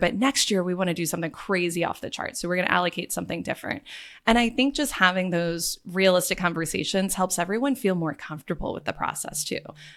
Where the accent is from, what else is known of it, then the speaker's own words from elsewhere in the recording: New Orleans, Louisiana, United States; But that's what growing up in New Orleans does for you, right?